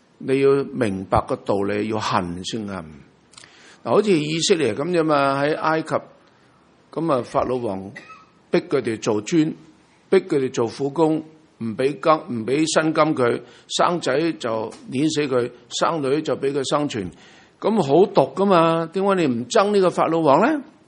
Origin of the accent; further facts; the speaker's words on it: China; 有啲人問我，我哋中國人過新年啊，點解貼啲揮春喺門楣門腔啊